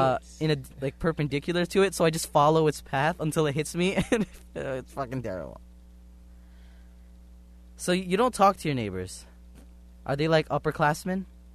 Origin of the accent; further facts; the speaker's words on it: Philippines; I'm Filipino, though.